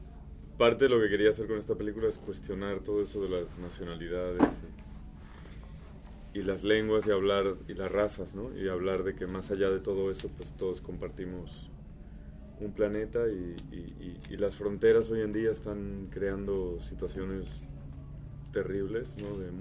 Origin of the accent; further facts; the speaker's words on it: Spain; moved away; Tengo doble nacionalidad, pero la verdad es que una vez emigras, yo emigré hace casi 20 años de España.